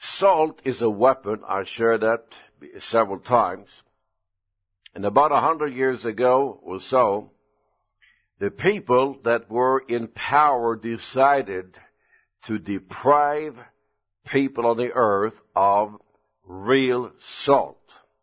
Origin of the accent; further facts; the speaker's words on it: Punjab, India; at India-Pakistan border in the Punjab state. And the main borderline is just 15 miles away from my hometown. That is known as Dera border section.